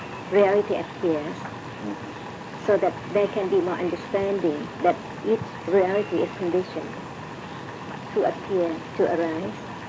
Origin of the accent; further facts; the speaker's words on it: Australia; I'm from Australia.